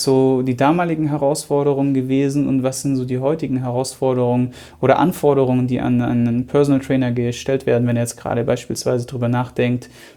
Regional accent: Stuttgart, Baden-Württemberg, Germany; Heute bin ich zu Gast in meinem Heimatland Stuttgart

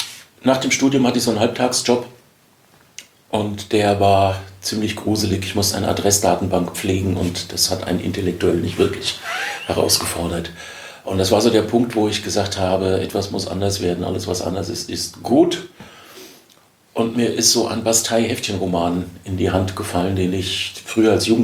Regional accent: Darmstadt, Hesse, Germany; Bin 63 geboren, komme aus Heilbronn ursprünglich, bin als Kind oft umgezogen worden und dann mit 13 in Darmstadt gelandet, was ich dann auch sehr schnell als meine Heimat begriffen habe. Zumal meine Großeltern hier schon ein paar Jahre vorher hingezogen waren.

